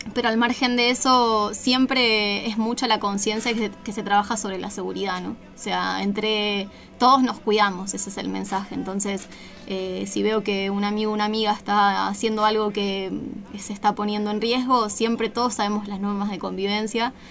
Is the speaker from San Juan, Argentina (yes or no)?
no; Buenos Aires, Argentina; yo que vengo de Capital Federal